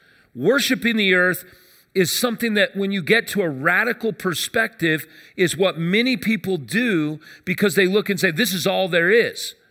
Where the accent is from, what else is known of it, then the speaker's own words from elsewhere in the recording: Denver, Colorado, United States; We moved from North Denver over here, and I went to Westminster Elementary School.